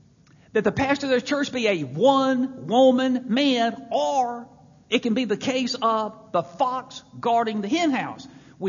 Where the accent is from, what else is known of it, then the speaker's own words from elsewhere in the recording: Mississippi, United States; I come from Mississippi, and growing up down there in Christian circles in the Deep South